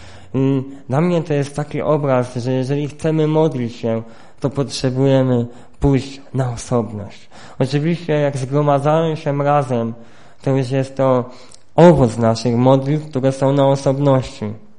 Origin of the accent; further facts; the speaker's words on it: Sanok, Subcarpathian Voivodeship, Poland; Ja pochodzę z miasta, z Sanoka, więc tam wszędzie jest zgiełk, chodzą ludzie, jeżdżą samochody, słychać jakiś dźwięk, miasto żyje.